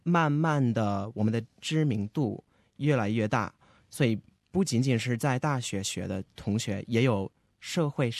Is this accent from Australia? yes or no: yes; Melbourne, Victoria, Australia; born there; Chinese is a second language; 我是本地人，我出生于墨尔本，我是在蒙纳士大学读中文和经济学的。